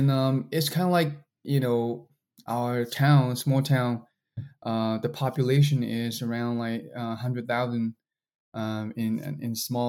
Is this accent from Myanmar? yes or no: yes; Mogok, Mandalay Region, Myanmar; Yeah, my hometown, which is called Mogo, and then it's also called the Ruby Land because is where the ruby comes from.